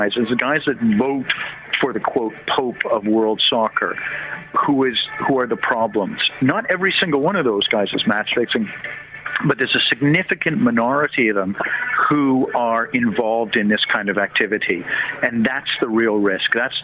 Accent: Canada; I was, as a Canadian, I was invited over to Brussels to speak before the European Parliament last week.

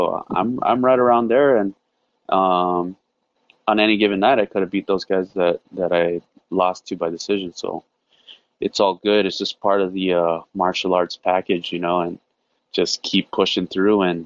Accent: Guam; other than defending myself growing up, you know, growing up in Guam

